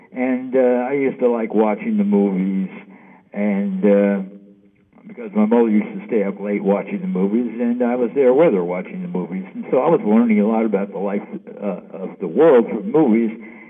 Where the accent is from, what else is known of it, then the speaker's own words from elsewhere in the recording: New York, United States; hey, I'm from New York, doing a show out of New York, you know, in New York.